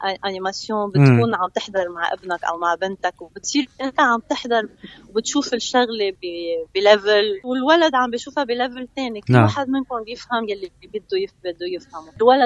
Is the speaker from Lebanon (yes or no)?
yes; Lebanon; أنا لبنانية، متيسة على أنه بدي كفي غني باللبناني، بدي أكتب باللبناني